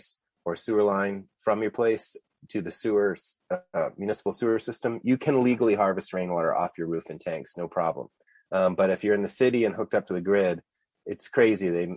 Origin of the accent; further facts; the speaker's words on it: Tucson, Arizona, United States; I grew up here in Tucson, which is dry land community, just getting 11 inches of rain a year.